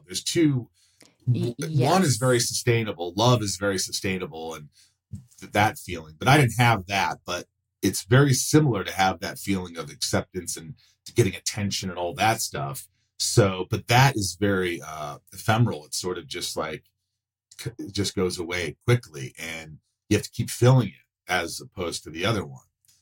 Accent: Indiana, United States; also born or lived in New York; we moved to Indiana from New York, which was a big change.

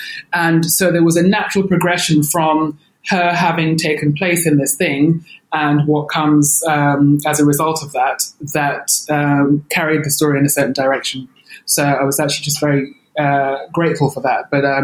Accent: Nigeria; born there; I was born in Nigeria and I'm very much connected to that part of my heritage. But essentially I am British, for want of a better term.

